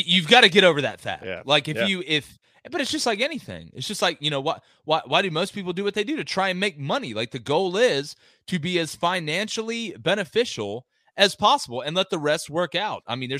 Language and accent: English; Auburn, Alabama, United States; I'm from Auburn, Alabama. We didn't have an NFL team.